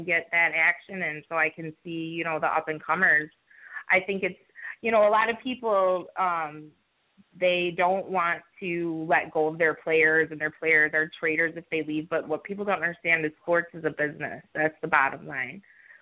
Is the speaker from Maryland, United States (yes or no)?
no; Waunakee, Wisconsin, United States; I'm from Wanakee, Wisconsin. What's up, Warriors? But that's about like 15 minutes outside of Madison. So basically the Madison area.